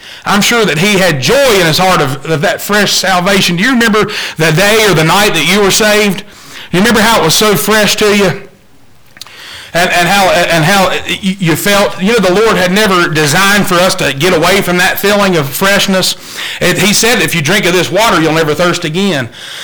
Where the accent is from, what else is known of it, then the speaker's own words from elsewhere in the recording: California, United States; born there; I was born there. I don't remember it. I was born in Mojave Desert